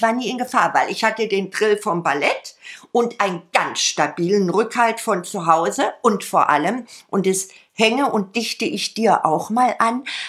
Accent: Berlin, Germany; born there; dann wurde in unserem Haushalt ja nur sächsisch-thüringisch gesprochen. Ich bin in West-Berlin geboren, aber meine Oma, der Opa, die Mutter, es wurde nur thüringisch-sächsisch gesprochen.

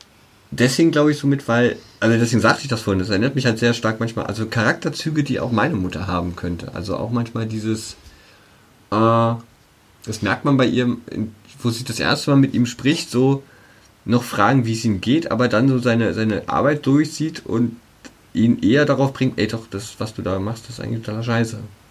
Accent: Berlin, Germany; Also als Berliner

